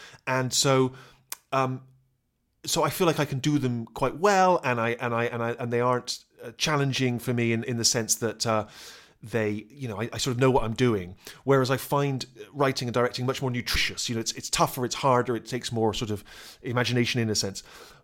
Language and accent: English; Bristol, South West England, United Kingdom; moved away as an adult; I'd grown up in Bristol. Everyone spoke the same way. And I went to university and discovered that my accent was considered slightly parochial and kind of... I was sort of considered a yokel.